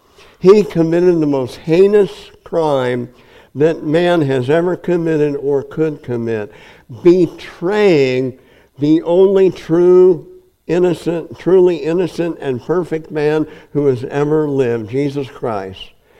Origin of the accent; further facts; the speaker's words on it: Napanee, Nebraska, United States; I grew up in Napanee, Nebraska, population 200. The neighboring towns had no more than 1,000 people in them.